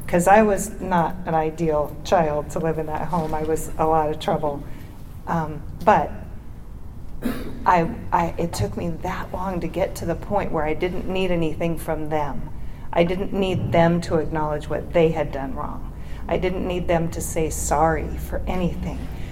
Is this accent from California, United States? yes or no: yes; Solvang, California, United States; Growing up in Solvang was interesting. The family down the street didn't like me playing with their daughters because I'm only a quarter Danish, and you know, they were full-blooded Danes. So I grew up feeling a little different, and like I didn't fit in.